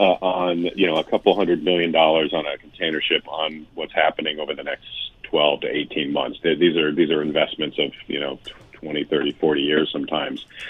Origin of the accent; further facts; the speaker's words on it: St. Louis, Missouri, United States; So Mayview stuck out to me because I'm from St. Louis